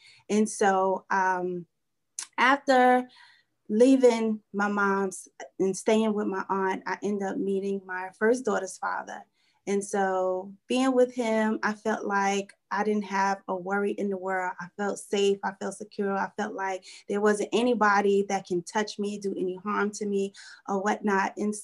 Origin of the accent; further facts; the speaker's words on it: Brooklyn, New York, United States; Growing up in Brooklyn was great. You know, it's a huge difference from now.